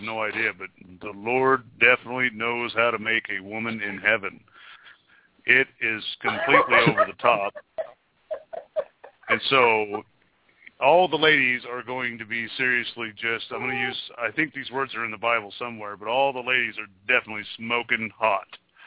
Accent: Kansas, United States; I'm from Kansas, so, you know, I call everybody young lady.

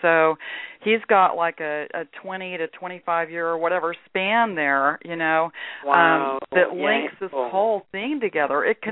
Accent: Texas, United States; I'm from Texas, so give me a break.

